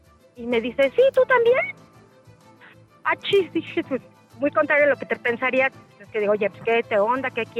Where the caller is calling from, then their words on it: Mexico City, Mexico; De la CDMX.